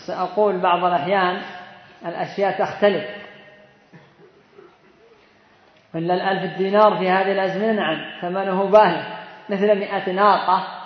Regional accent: Yemen; هذا ملايين عندنا في اليمن وبعض الدول

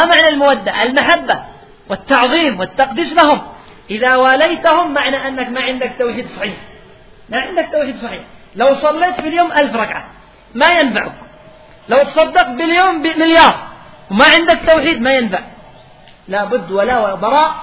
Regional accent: Yemen; فأنت تجد الآن عندنا في اليمن ماذا الرئيس عافانا الله وإياه

